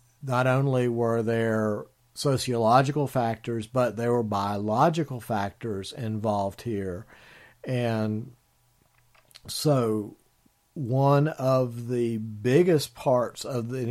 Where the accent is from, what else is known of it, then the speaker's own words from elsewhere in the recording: North Carolina, United States; the history of my home state of North Carolina, or as I call it, North Kakalaki.